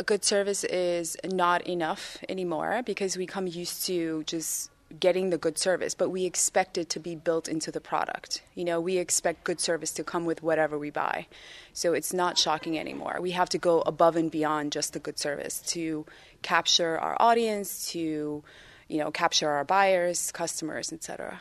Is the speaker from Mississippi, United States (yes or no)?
no; Miami, Florida, United States; I'm from Miami.